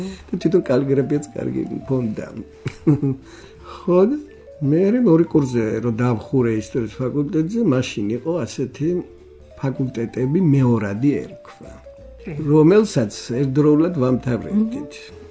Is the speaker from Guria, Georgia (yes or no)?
no; Mtskheta-Mtianeti, Georgia; მე დავიბადე დუშეთის რაიონში.